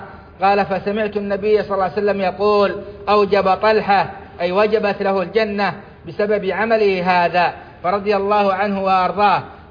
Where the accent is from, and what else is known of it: Saudi Arabia